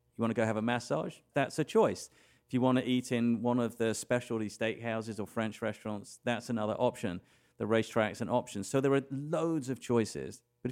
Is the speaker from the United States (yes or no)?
no; England, United Kingdom; born there; I was born in England.